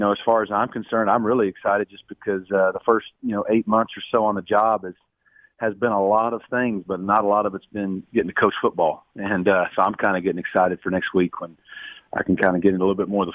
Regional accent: Arkansas, United States; now in Dallas, United States; I'm from Arkansas, not far from here

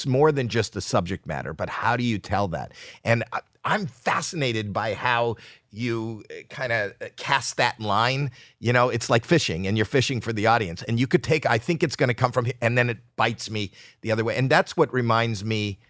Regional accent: Toronto, Ontario, Canada; moved away; I was from Toronto, Canada. But when I moved out here, he had notes.

